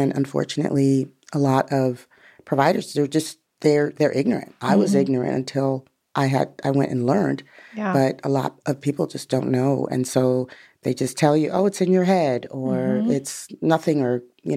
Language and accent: English; Los Angeles, California, United States; I was born in Los Angeles. No. But I grew up in Los Angeles, went away to school